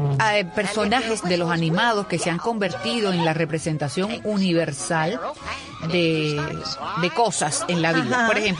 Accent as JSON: {"language": "Spanish", "country": "Cuba", "said": "yo soy de Cuba"}